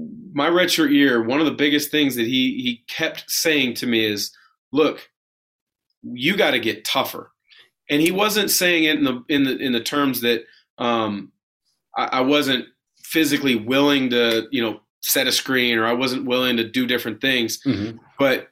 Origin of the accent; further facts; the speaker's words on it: West Coast, United States; Which, me growing up on the West Coast, I wanted to challenge myself and play against the best players in college basketball.